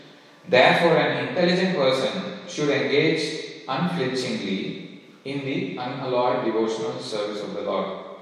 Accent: India; growing up in India

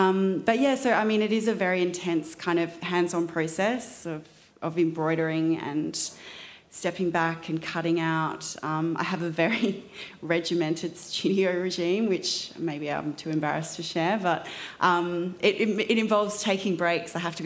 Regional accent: Victoria, Australia; Unfortunately, I'm from Victoria, so we were very locked in and no one could go to their studios, including me.

